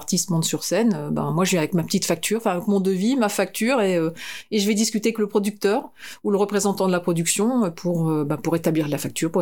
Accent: Lille, Hauts-de-France, France; also born or lived in Picardy; Alors, je suis née à Lille. J'ai grandi à Lille. Je suis une ch'timi. Pure souche. Et j'ai grandi en Picardie. Et ensuite, je me suis donc investie dans la natation et je suis partie à Lyon.

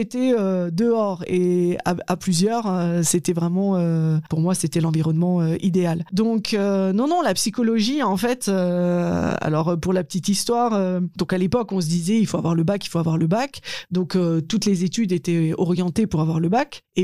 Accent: Grand Est, France; Effectivement, donc j'ai grandi dans le Haut-Rhin et donc j'ai rejoint la capitale strasbourgeoise pour mes études de psychologie.

